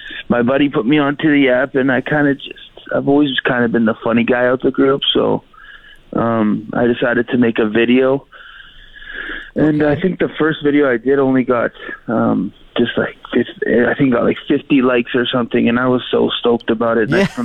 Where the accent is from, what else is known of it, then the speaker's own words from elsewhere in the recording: Edmonton, Alberta, Canada; now in Fort McMurray, Canada; No, originally I'm from Edmonton, but I've been up in Fort Mac since 2008. So I've been here for quite some time.